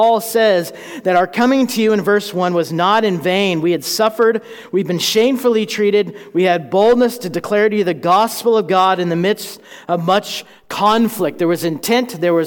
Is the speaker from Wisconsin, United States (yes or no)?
no; Tulsa, Oklahoma, United States; This was 2002, and I went back to my hometown of Tulsa, Oklahoma to become a youth pastor.